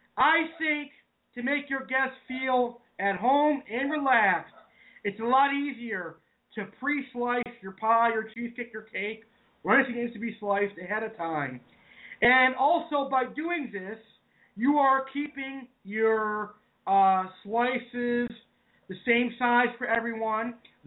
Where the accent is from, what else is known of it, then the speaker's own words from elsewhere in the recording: New England, United States; But, folks, I am from New England and not New York, even though it's off point now.